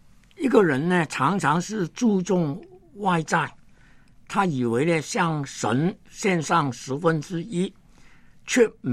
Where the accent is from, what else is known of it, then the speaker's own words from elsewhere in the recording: China; 一般呢我们中国人呢有一个这个成语说金玉其外败水其中。